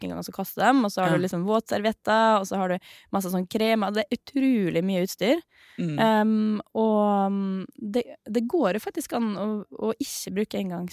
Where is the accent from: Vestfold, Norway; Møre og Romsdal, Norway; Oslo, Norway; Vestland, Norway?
Møre og Romsdal, Norway; Jeg er jo sunnmøring, eller halvt sunnmøring, og liksom glad i å være liksom nøkteren.